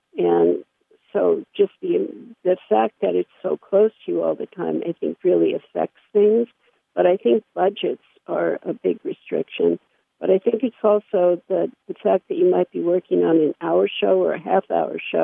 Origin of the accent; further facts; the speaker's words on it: New York City, New York, United States; I grew up in New York City in a pretty dysfunctional family, and they kind of put me on a fast track to failure.